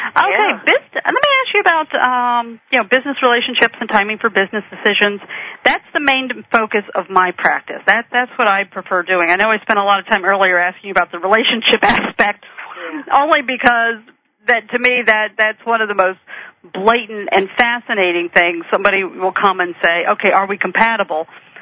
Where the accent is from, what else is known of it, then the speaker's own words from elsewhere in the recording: Maryland, United States; I am from Southern Maryland, and I am cursed forever with, you know, I have this limited speech ability, which is not bad.